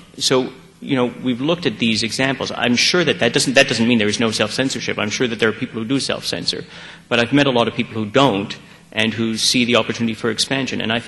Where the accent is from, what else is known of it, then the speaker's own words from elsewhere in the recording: Montreal, Quebec, Canada; I mean, yes, we could open it here in Montreal. I use it as an example because it's my hometown.